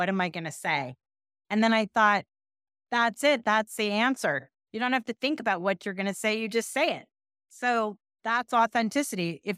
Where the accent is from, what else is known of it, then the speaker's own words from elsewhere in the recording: Pasadena, California, United States; I'm from Pasadena, California. Everybody thinks I'm from New York. I am not.